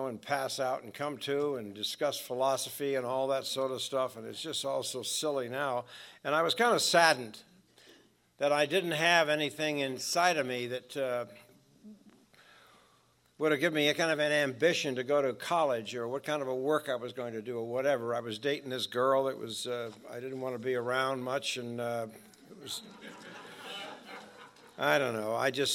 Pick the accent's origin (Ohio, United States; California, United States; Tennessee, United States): California, United States; Los Angeles; when I was growing up in West Los Angeles